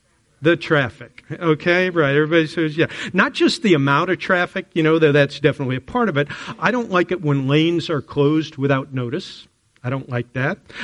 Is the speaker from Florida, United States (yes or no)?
yes; Florida, United States; now in Atlanta, United States; And though I always tell people I'm from Florida, where I lived for 8 years while I was growing up, the truth is, this is my home.